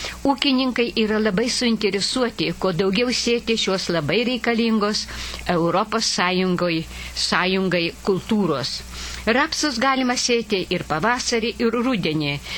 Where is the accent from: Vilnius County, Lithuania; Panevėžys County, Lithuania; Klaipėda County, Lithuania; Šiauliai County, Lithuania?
Šiauliai County, Lithuania; Pakruojis; Pakruojus yra mano tėviškės vieta